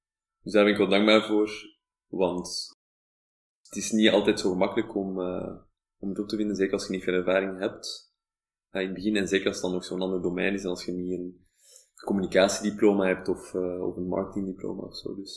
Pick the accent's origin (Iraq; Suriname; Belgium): Belgium; Flanders; now in Netherlands; Als Vlaming in Nederland. Je spreekt dan wel Nederlands en je schrijft Nederlands en dat is dezelfde taal.